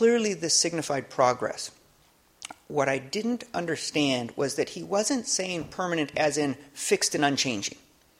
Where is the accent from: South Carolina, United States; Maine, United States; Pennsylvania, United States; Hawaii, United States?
Hawaii, United States; So I grew up in Hawaii. I'm biracial. My father's white. My mother's Latina. In Hawaii, I didn't think that much about race.